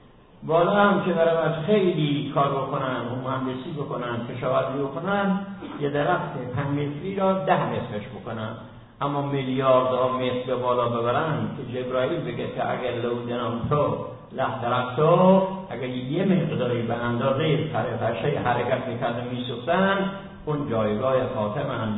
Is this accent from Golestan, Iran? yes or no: no; Mazandaran, Iran; تا زمانی که خداوند مصلحت دید من برگردم به مازندران. قبل از مازندرانم بیش از 20 سال منبر رفتم در مناطق گوناگون غیر مازندران،